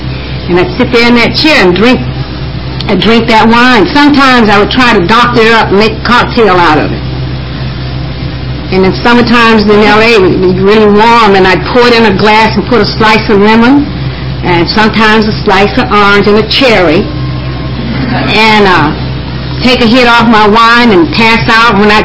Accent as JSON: {"language": "English", "town": "Atlanta", "region": "Georgia", "country": "United States", "tie": "born or raised there", "said": "Because when I grew up in Atlanta, Georgia, in a very nice family, considered at the time, in a very affluent black family."}